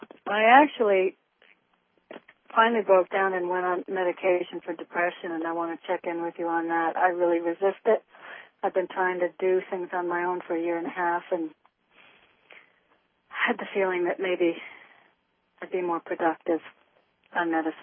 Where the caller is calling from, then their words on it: New Haven, Connecticut, United States; from New Haven, Connecticut.